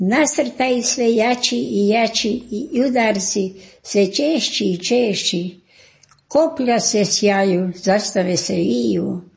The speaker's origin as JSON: {"language": "Croatian", "town": "Gola", "region": "Koprivnica-Križevci County", "country": "Croatia", "tie": "born there", "said": "u Goli sam rođena, sad sam 98 godina stara"}